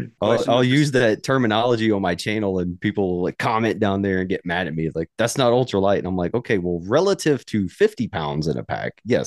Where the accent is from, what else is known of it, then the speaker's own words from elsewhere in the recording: Gulf Coast, United States; But I grew up on the Gulf Coast on the beach.